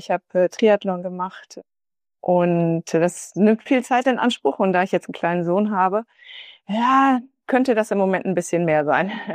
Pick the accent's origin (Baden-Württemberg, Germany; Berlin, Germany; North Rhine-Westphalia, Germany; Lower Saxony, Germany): North Rhine-Westphalia, Germany; Münster; Ich bin hier aufgewachsen und bin dann erst, später bin ich dann angefangen, viel, viel zu reisen